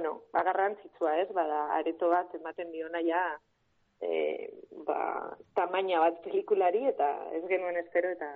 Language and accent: Basque; Amorebieta-Etxano, Basque Country, Spain; behintzat Bilbon, Zornotzan, nire herrian